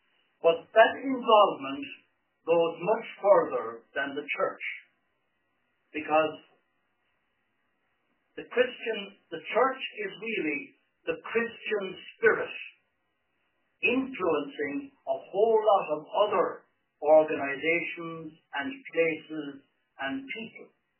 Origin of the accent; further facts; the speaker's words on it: Munster, Ireland; when I was a kid growing up in West Waterford